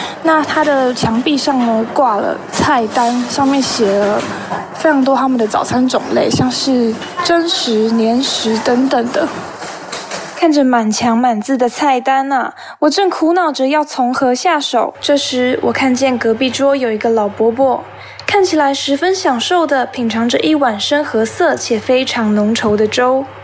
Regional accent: Taiwan; 我们第一次来这边，第一次来北京，我是台湾人。

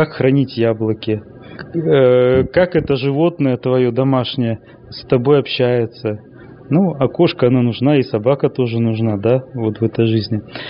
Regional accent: Barnaul, Altai Krai, Russia; А я ему говорю: «Да нет, я не кыргыз, я русский, я вот из Барнаула, с Алтая».

